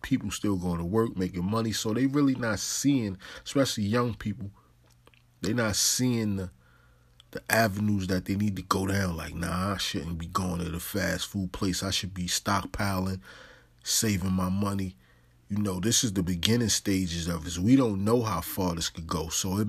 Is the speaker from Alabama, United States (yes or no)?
no; Harlem, New York, United States; Because I come from the city. I come from New York City, Harlem.